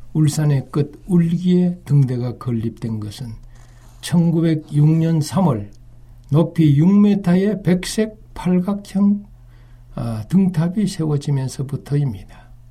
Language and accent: Korean; Uiseong, North Gyeongsang, South Korea; 저는 육지에서 태어났어요. 제 고향은 경북 의성인데요.